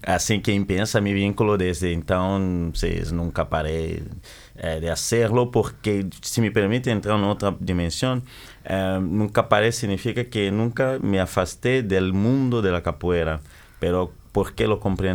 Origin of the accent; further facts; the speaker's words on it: DR Congo; now in Brazil; yo soy natural de la República Democrática del Congo, que hace como 32 años que estoy en Brasil.